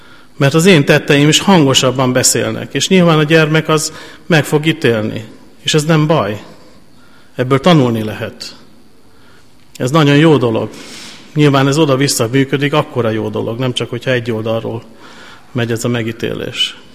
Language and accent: Hungarian; Tarpa, Szabolcs-Szatmár-Bereg, Hungary; amikor én tarpai vagyok egyébként, onnan ott születtem, illetve Vásárosnaményben, de ez most nem lényeges. Lényeg az, hogy vidéki gyerek voltam